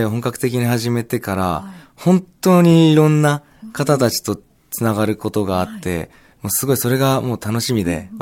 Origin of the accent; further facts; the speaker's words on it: Fujisawa, Kanagawa, Japan; 地元藤沢